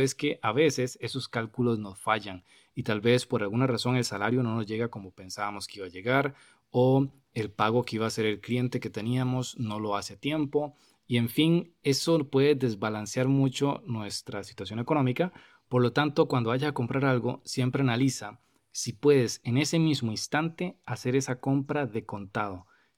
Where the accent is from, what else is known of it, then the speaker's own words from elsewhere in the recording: Costa Rica; si yo voy a comprar una computadora en un local que esté aquí en mi país, Costa Rica